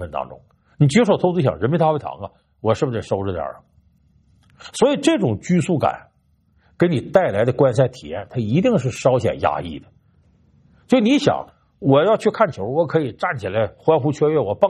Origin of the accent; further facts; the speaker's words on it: New York, United States; 我土生土长的纽约球迷